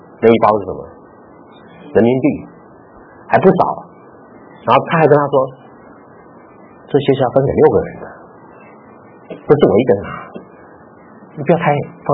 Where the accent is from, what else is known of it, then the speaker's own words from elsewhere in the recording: Taipei, Taiwan; also born or lived in Kaohsiung; 我好像我以前在台北长大，然后到了高雄